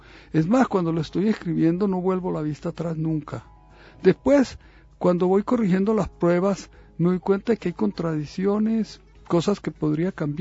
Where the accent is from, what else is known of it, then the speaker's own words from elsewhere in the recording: Medellín, Antioquia, Colombia; born there; la casa donde yo nací todavía existe, es en un barrio viejo de Medellín que todavía no han tumbado